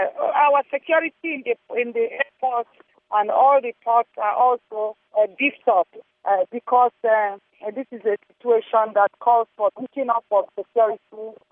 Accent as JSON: {"language": "English", "country": "Nigeria", "said": "Mine is an appeal as a Nigerian that knows that we deserve better than this"}